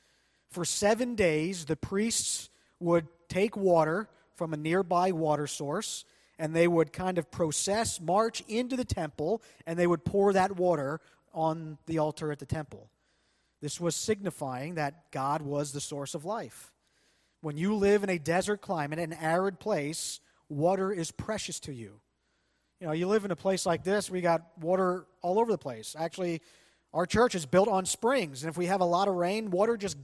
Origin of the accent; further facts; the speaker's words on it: Pennsylvania, United States; we still live in farm country. There's lots of fields around here. I grew up in Lancaster County.